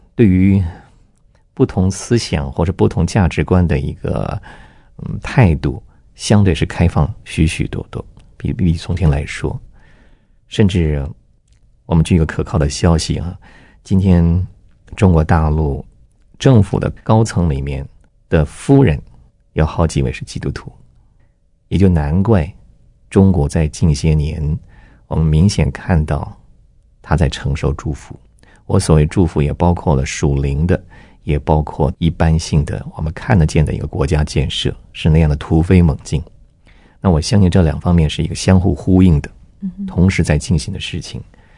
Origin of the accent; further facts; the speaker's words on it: Taiwan; 比如说我是在台湾出生，基本上这是我的成长环境，是我的工作环境，